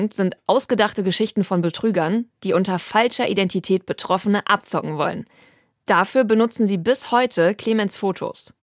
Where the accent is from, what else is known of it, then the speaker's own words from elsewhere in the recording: North Rhine-Westphalia, Germany; Erstes Mal so richtiges T-Shirt-Wetter in Celines und meinem Heimatort im Kölner Speckgürtel. 30.000 Einwohner.